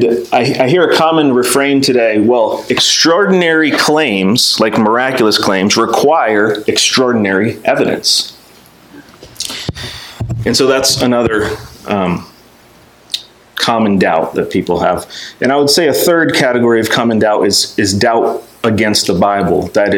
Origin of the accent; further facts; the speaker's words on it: Osceola, United States; And we're from Osceola. She goes to school up there in Osceola.